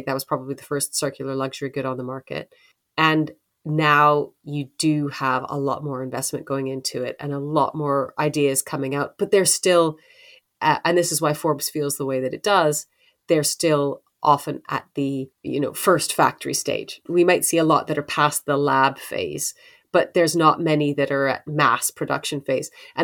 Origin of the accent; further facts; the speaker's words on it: Canada; We are all taught as children growing up in Canada that the hierarchy of waste, you should reduce first, reuse second, and recycle third.